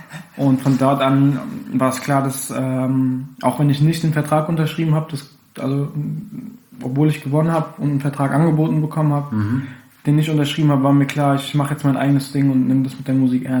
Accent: Frankfurt, Hesse, Germany; Ich bin aus Frankfurt, born and raised hier. Ich bin in der Nordi aufgewachsen. Berühmt-berüchtigtes Viertel, ne?

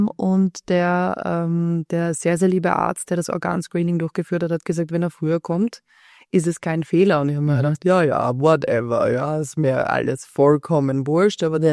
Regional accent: Vienna, Austria; ich bin ja eine typische Wiener Gantlerin

